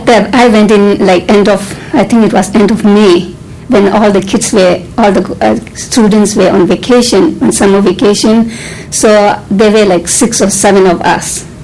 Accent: Tibet, China; now in Oregon, United States; I'm from Tibet.

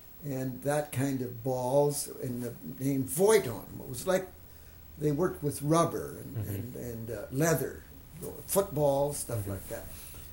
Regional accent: Canada; I don't think he even knew I was a Canadian unless he recognized my accent, probably did.

